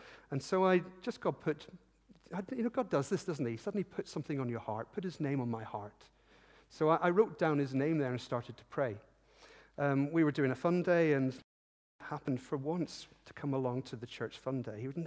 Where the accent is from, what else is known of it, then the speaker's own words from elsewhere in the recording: United Kingdom; We do this as British people, don't we?